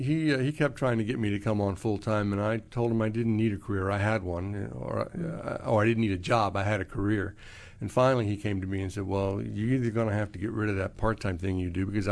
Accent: Virginia, United States; I grew up here in Northern Virginia.

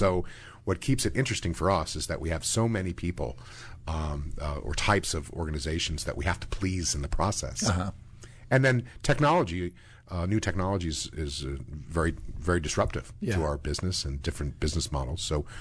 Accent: Virginia, United States; Grew up in Northern Virginia.

